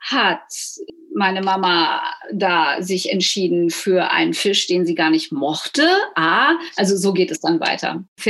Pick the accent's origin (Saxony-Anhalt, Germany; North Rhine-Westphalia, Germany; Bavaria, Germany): North Rhine-Westphalia, Germany; Also ich bin ja Westfälin